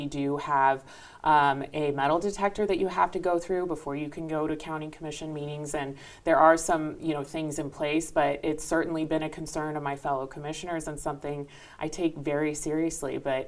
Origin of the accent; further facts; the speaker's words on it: Sparks, Nevada, United States; also born or lived in Reno; Well, what makes me sad is that I grew up here. I was born in Reno, grew up in Sparks, and love this community